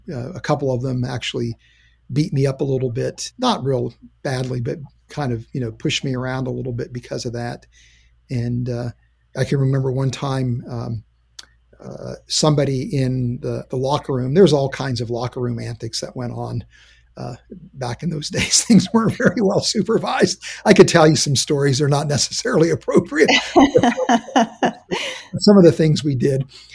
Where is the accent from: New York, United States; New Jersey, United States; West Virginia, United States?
West Virginia, United States; And of course, growing up in West Virginia, you saw what was really a more fundamentalist expression of Christianity.